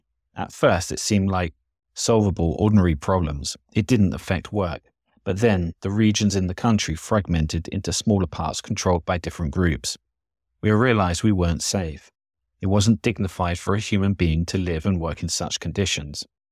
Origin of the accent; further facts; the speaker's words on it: Lebanon; moved away as an adult; now in Syria; We met in Damascus, where I came from Lebanon for work.